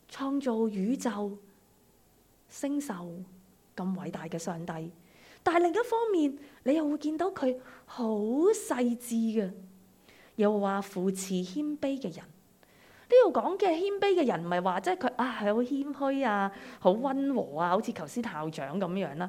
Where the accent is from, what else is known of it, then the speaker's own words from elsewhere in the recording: Hong Kong; 过去几年，我估计作为香港人，我们经历过从来没有经历过这么翻天覆地前所未有的事情